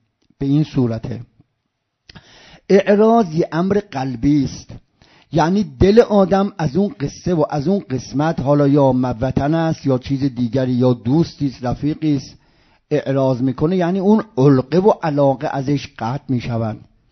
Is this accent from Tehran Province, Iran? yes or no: no; Isfahan, Iran; now in Qom, Iran; بچه مثلا من، بچه اصفهانم، هجرت میکنم میام قم